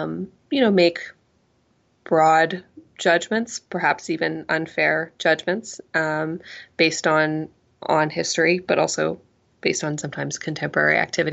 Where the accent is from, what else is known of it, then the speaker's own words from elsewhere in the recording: Canada; And so as a Canadian myself